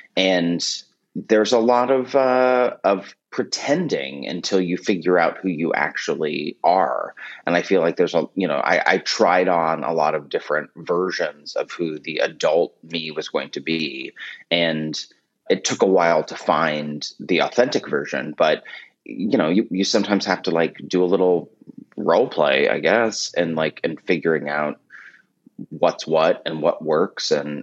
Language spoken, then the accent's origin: English; Omaha, Nebraska, United States; now in New York City, United States; I was naive enough to not be scared about the fact that I was moving from Omaha, Nebraska to New York City.